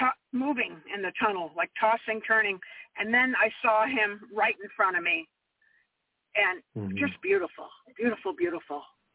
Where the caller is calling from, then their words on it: Santa Barbara, California, United States; I'm in Santa Barbara, California.